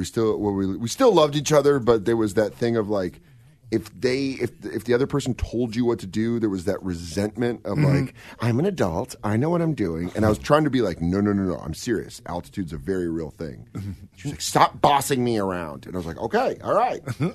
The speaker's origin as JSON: {"language": "English", "town": "Aurora", "region": "Colorado", "country": "United States", "said": "Denver, Aurora, Colorado."}